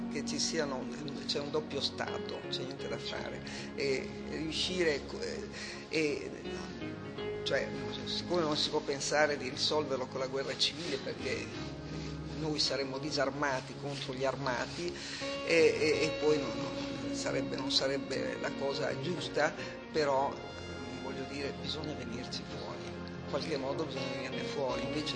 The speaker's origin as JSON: {"language": "Italian", "town": "Carpi", "region": "Emilia-Romagna", "country": "Italy", "tie": "born or raised there", "said": "io sono nato a Carpi, ho fatto il liceo classico a Modena, ho fatto l'università a Bologna, quindi io sono... conosco, ho ancora qualche parente a Carpi"}